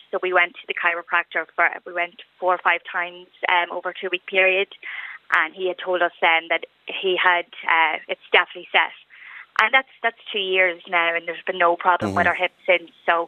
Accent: Dundalk, Leinster, Ireland; We're from Dundalk, but we'd go over to Mullingar to a chiropractor over there.

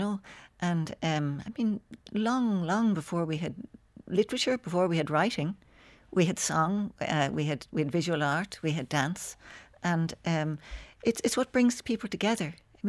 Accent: County Donegal, Ireland; born there; And I was born in Donegal, but my mother was originally from Tyrone

